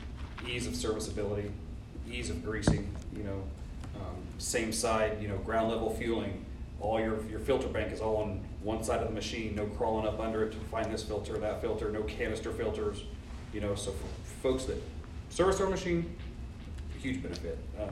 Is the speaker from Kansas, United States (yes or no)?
yes; Fredonia, Kansas, United States; I'm a Southeast Kansas kid. I grew up down around Fredonia Yates Center. Who knows where that is?